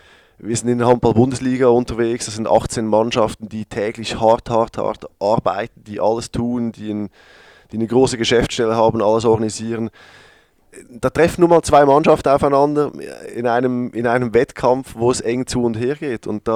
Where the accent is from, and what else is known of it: Switzerland; accent: Swiss German